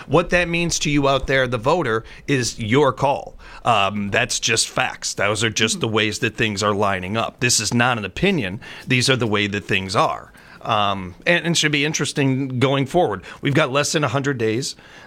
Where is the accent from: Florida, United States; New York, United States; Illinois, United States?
Illinois, United States; Chicago; I grew up in a very political family. Growing up in Chicago, you are going to learn about politics.